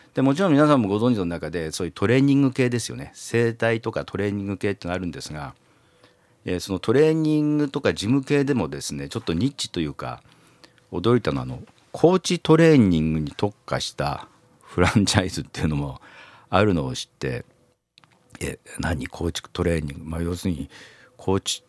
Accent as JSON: {"language": "Japanese", "town": "Yokohama", "region": "Kanto", "country": "Japan", "tie": "born or raised there", "also_born_or_lived": "Tokyo", "moved": "as an adult", "lives_now": "Kyoto, Japan", "said": "私も京都の人間ではなくて、まあもともとは東京というか関東の方、まあ横浜とか東京でずっと育ってきたんですけれども、まあ今から5年前に京都に移ってきました。"}